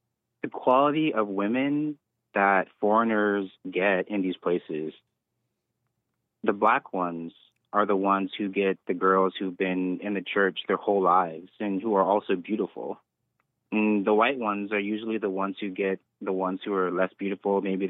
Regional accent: United States; No, I'm American.

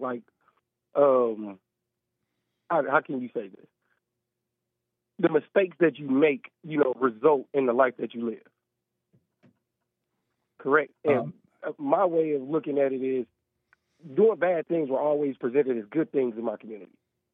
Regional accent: St. Louis, Missouri, United States; So, yeah, I'm from St. Louis

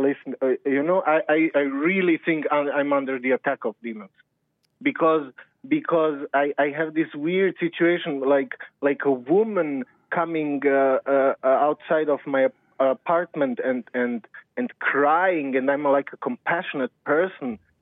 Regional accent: Serbia; English is a second language; I'm from Serbia.

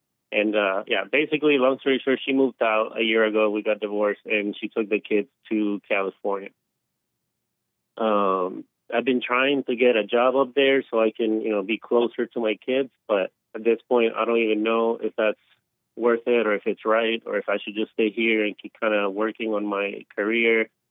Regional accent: Puerto Rico; I'm from Puerto Rico

